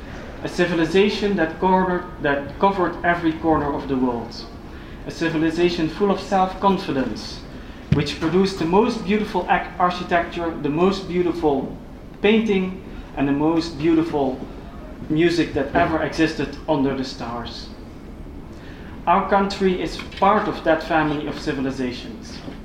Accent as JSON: {"language": "English", "country": "Netherlands", "second_language": "English", "said": "But obviously I'm from the Netherlands, which is this terrible little country that few people know of."}